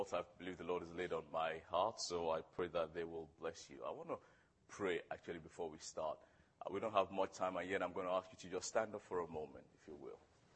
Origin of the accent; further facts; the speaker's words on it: Nigeria; I'm a Nigerian, and God became a Christian in Nigeria